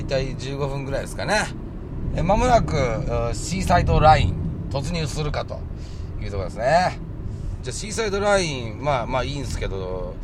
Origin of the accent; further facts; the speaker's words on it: Niigata, Japan; 僕も新潟の人間ですけど